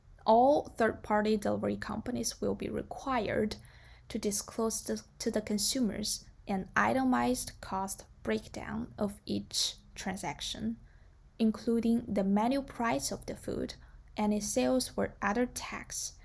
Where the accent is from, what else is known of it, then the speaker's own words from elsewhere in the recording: China; Well, in my hometown, China, it is not as transparent as it is in Chicago.